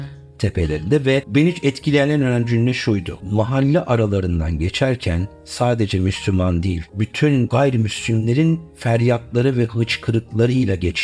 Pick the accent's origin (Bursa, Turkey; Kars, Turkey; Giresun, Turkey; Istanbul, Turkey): Istanbul, Turkey; Üsküdar; Biliyoruz. Üsküdarlı olarak.